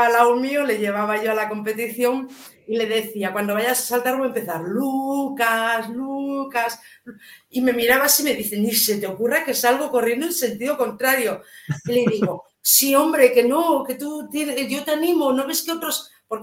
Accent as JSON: {"language": "Spanish", "town": "Santander", "region": "Cantabria", "country": "Spain", "tie": "born or raised there", "moved": "as an adult", "lives_now": "Ourense, Spain", "said": "Yo soy natal de Santander, aunque llevo 20 años viviendo en Orense"}